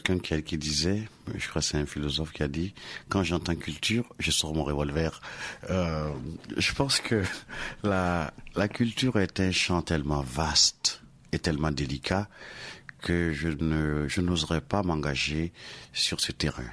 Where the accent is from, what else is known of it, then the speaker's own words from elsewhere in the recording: Abidjan, Côte d’Ivoire; ma choriste, on vient du même quartier, d'Abidjan, on vient du même village.